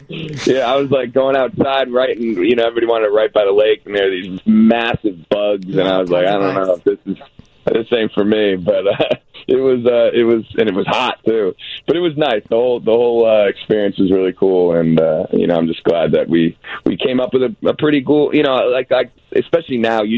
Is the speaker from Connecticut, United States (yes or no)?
yes; Connecticut, United States; I'm from Connecticut